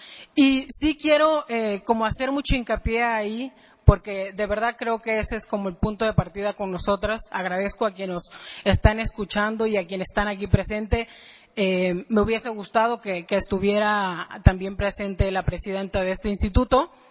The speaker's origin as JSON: {"language": "Spanish", "region": "Guerrero", "country": "Mexico", "said": "Venimos la mayoría desde Guerrero, con recursos propios"}